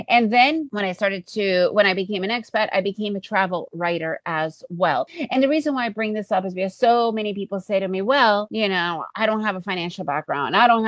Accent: United States; first language ru; also born or lived in Soviet Union / Costa Rica; now in Guatemala; So I speak Russian as my main language, as my mother language. But because I was raised in the US, English is my main language.

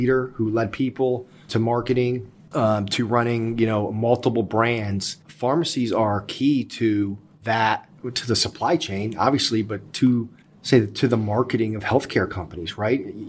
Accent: Ohio, United States; Yeah, I'm originally from Ohio. Just honestly come from a long line of basketball family.

